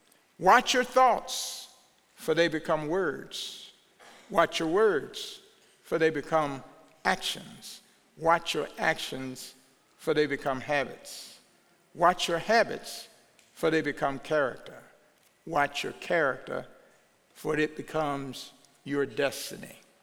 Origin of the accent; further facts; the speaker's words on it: United States; I thank God that I am an American.